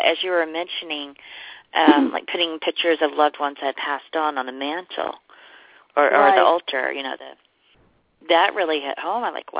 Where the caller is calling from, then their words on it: Midwest, United States; I'm calling from the Midwest.